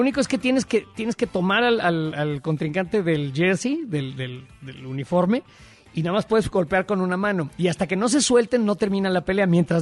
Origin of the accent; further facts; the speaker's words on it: Mexico; now in United States; acuérdate que soy estadounidense naturalizado, en realidad soy mexicano.